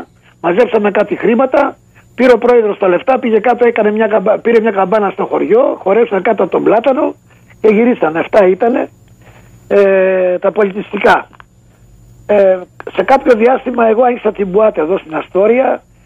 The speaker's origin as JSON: {"language": "Greek", "country": "Greece", "moved": "yes", "said": "Αλλά πάμε καλά μόνο σε εμάς που ήρθαμε από την Ελλάδα και οι οποίοι κάθε μέρα αραιώνουμε, ξέρεις."}